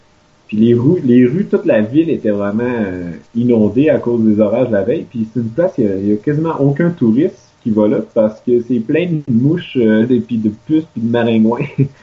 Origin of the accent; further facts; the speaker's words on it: Quebec, Canada; Puis le gars, en apprenant que je suis du Québec, il m'a fait une poutine.